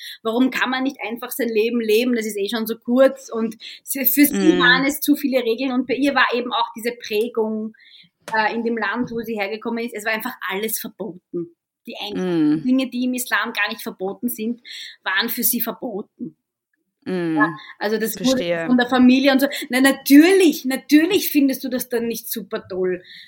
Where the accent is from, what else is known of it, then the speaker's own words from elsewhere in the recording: Egypt; Und ich komme zum Beispiel aus Ägypten ursprünglich